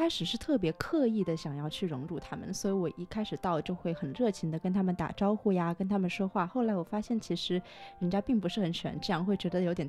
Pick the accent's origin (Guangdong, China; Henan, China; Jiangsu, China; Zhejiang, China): Guangdong, China; Shenzhen; 其实因为我从小在深圳长大，所以可能也受海外的影响比较多